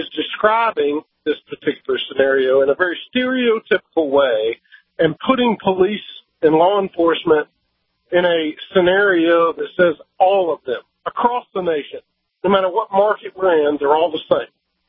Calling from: Virginia, United States; I'm calling from Virginia.

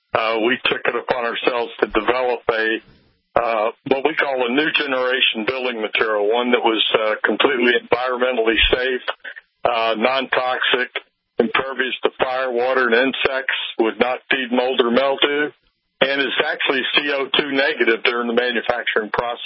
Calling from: Tampa, Florida, United States; I'm calling in from Tampa. I have an office in Tampa and in St. Pete.

